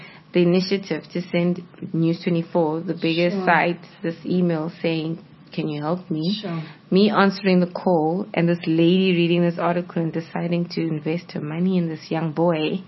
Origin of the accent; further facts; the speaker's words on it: South Africa; It's just like being a South African. I'm not the same as the person next to me. I don't even speak the same language as you.